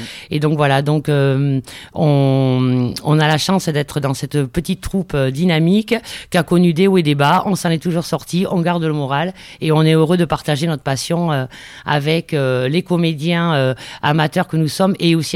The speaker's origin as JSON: {"language": "French", "town": "Orthez", "region": "Nouvelle-Aquitaine", "country": "France", "said": "je suis aussi revenue dans la région, hein, puisque je suis originaire d'Orthès. J'ai fait mes études à Pau avant de partir sur Paris. Je suis revenue dans la région, à Dax."}